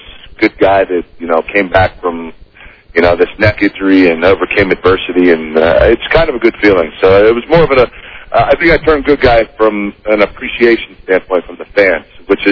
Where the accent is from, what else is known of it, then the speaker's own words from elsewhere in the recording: Pittsburgh, Pennsylvania, United States; The worst thing I've ever said is my hometown. When I told somebody, I said, you know, I don't know, understand why they prefer Mario Lemieux as the, you know, their city hero here in Pittsburgh. When I'm from Pittsburgh